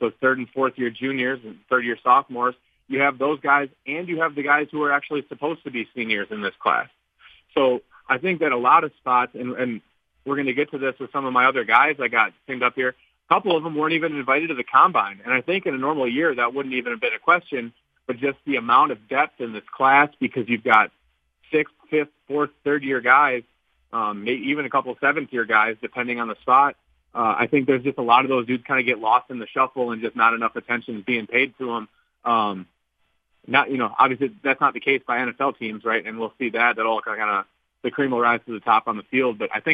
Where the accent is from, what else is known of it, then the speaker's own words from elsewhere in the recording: Wisconsin, United States; Cause primarily, I'm from Wisconsin, right, and primarily I watch the Packers and look at that stuff